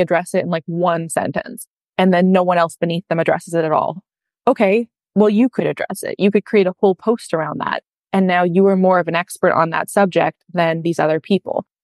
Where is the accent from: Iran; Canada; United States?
Canada; I'm Canadian